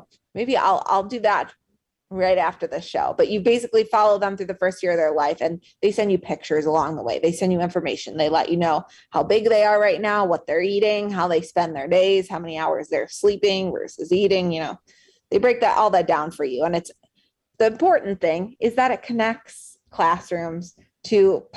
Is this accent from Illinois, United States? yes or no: yes; Illinois, United States; Again, I'm from Illinois, not need to brush up on this Wisconsin jargon